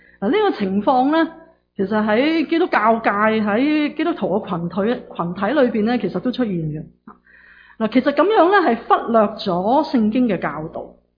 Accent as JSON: {"language": "Cantonese", "country": "China", "said": "我哋其实中国人或者呢都几常系有咁嘅情况"}